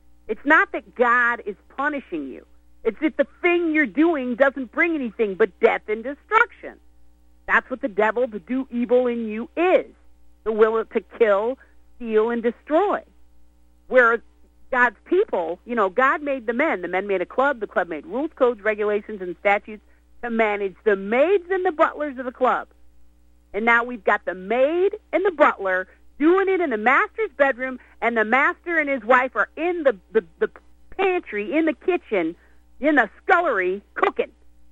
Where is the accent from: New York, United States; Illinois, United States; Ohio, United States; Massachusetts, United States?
Ohio, United States; Beachwood; And the funny thing is, I was raised in Beechwood, Ohio, which is like all Jewish. My friend across the street was the Catholic. I was the Black, and my other girlfriend was the WASP.